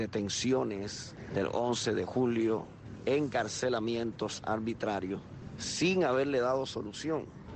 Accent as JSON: {"language": "Spanish", "country": "Cuba", "said": "Estamos como cubanos avergonzados"}